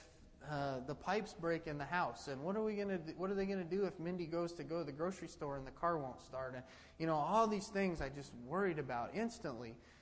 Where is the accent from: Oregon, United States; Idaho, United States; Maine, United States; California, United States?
Idaho, United States; I was going with a unit out of Washington. I was from Idaho, so I didn't know anybody there.